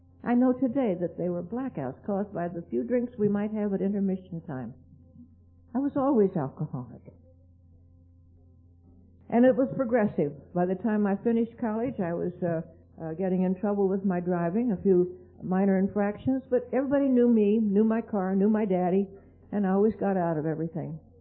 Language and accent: English; Kingston, Pennsylvania, United States; born there; I was born in Kingston, Pennsylvania, up near Wilkes-Barre, Scranton, and went down to Philadelphia now to be a secretary for the government.